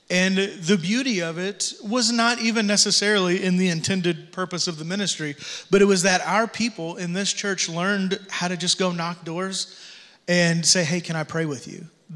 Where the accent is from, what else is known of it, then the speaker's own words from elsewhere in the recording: Tipton, Missouri, United States; And I came from Tipton, Missouri, where we had 4,000 people in a good time. We didn't have crime, so to speak.